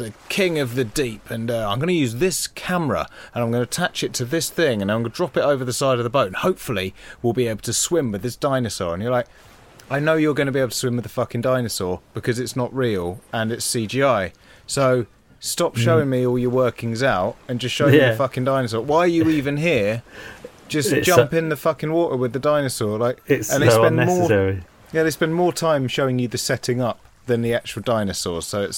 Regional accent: West Midlands, United Kingdom; the so-called Brummie accents in it are borderline offensive. I can say that because I'm from the West Midlands.

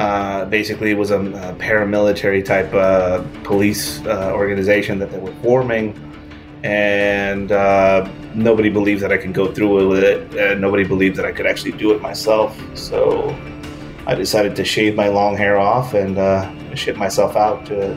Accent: Tijuana, Baja California, Mexico; English is a second language; That's where I got my English growing up in Tijuana.

